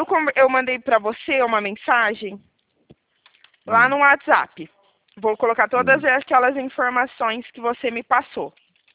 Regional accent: São Paulo, Brazil; DD é 19, porque eu sou aqui de São Paulo

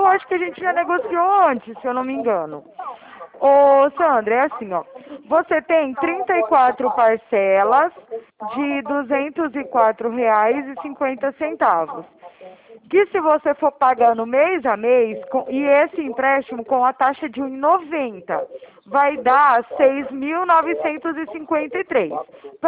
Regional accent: Araraquara, São Paulo, Brazil; de Araraquara.

